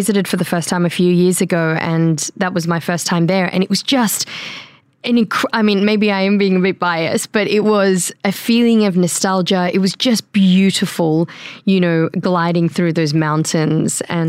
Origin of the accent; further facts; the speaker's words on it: Afghanistan; Yes, in Afghanistan. I'm originally from Afghanistan.